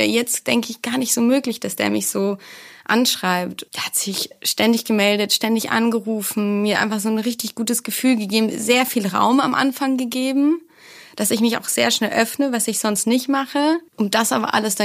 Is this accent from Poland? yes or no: yes; Poland; also born or lived in Germany; ich bin Deutsch-Polin. Ich bin zwar in Deutschland geboren, aber in Polen dann bis ich 12 war aufgewachsen und immer viel gependelt auch.